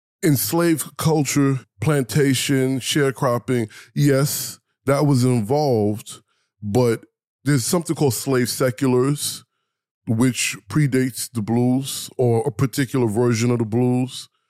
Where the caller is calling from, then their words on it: Kentucky, United States; I'm saying hello from Kentucky in the USA.